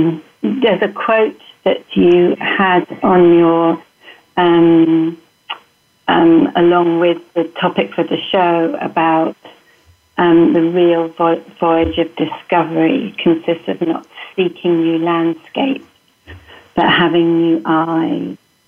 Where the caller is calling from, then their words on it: Oxford, South East England, United Kingdom; Hi. I'm calling in from Oxford, England.